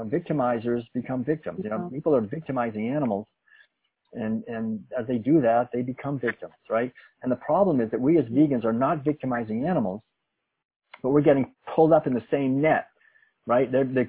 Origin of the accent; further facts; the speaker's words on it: Concord, Massachusetts, United States; You know, I'm from Concord, Massachusetts, and I mean, every April 19th, we would celebrate the midnight ride of Paul Revere. I mean, I was born and raised in that.